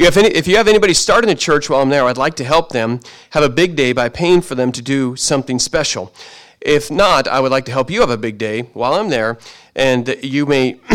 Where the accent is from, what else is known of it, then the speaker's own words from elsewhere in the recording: Seattle, Washington, United States; I'm from Seattle.